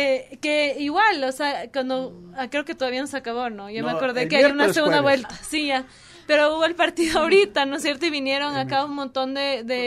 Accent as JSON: {"language": "Spanish", "country": "Ecuador", "said": "Yo soy ecuatoriana y estoy aquí por primera vez."}